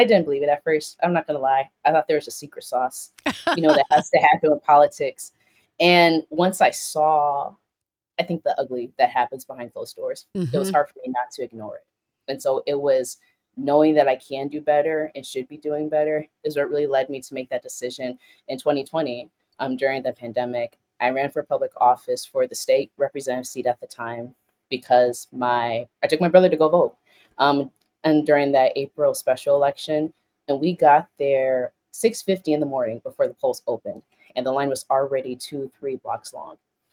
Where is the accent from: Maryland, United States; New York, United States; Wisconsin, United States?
Wisconsin, United States; Milwaukee; born and raised in Milwaukee, come from a blended family, I wanted to do change.